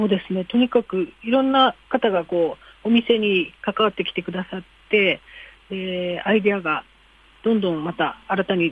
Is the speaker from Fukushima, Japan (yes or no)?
yes; Fukushima, Japan; born there; そうですね、私はね福島の生まれですので